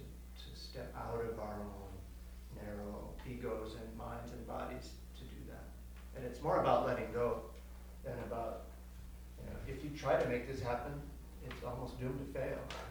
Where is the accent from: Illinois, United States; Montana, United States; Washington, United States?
Washington, United States; Seattle; now in Spokane, United States; I grew up in Seattle, and it was this grand city, and I just loved Seattle.